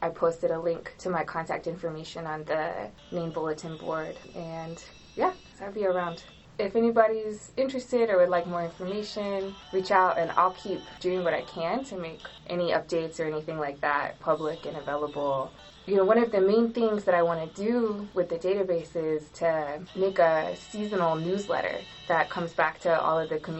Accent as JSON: {"language": "English", "region": "California", "country": "United States", "said": "I'm from California"}